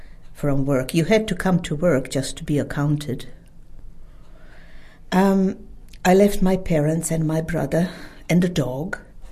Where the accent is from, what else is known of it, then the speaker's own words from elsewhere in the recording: Sisak, Sisak-Moslavina County, Croatia; moved away as an adult; The place is called Sisak. It's very close. It's about 60 kilometers to the capital, Zagreb.